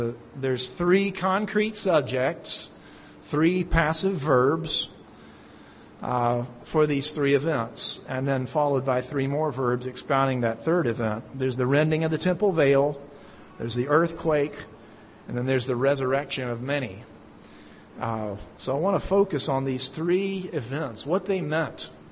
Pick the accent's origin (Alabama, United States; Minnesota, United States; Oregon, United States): Alabama, United States; my home state of Alabama became the first state to actually have an official holiday for Christmas